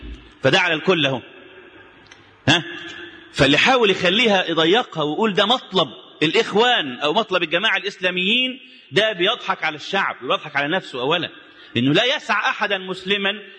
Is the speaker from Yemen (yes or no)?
no; Egypt; أنا مصري مسلم، مش راجل لا راجل بتاع علم ولا راجل متخصص ولا أي حاجة خالص، ولا أنا منضم لأي حزب من أحزاب الدنيا.